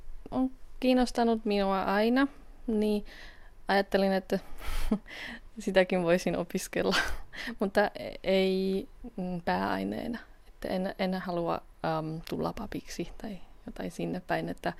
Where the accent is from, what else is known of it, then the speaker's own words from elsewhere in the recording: Bratislava, Bratislava Region, Slovakia; Finnish is a second language; moved away as an adult; also born or lived in Prague / Helsinki; now in Mikkeli, Finland; olen kotoisin Bratislavasta, opiskelen Prahassa, viime vuonna opiskelin Helsingissä, nyt on taas Mikkelissä